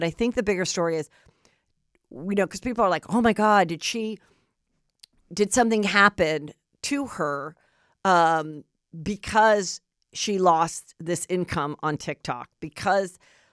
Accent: Los Angeles, California, United States; I'm not from the Bronx. I'm from the south side of Ventura, okay? Boulevard in the Valley, 818 till I die.

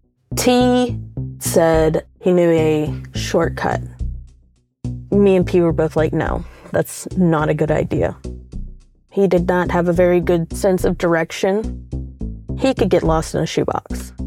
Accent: the South, United States; Me and P, we're both from the South.

